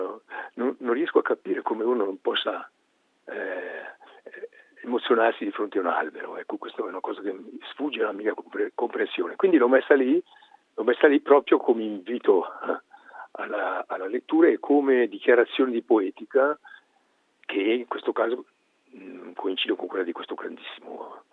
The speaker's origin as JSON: {"language": "Italian", "town": "Chiasso", "region": "Ticino", "country": "Switzerland", "tie": "born or raised there", "also_born_or_lived": "Coldrerio", "said": "io sono un uomo di periferia, io sono cresciuto a Chiasso e poi mi sono spostato a Coldrerio, quindi sono un uomo di pianura o di colle. Però adesso io vivo da 25 anni"}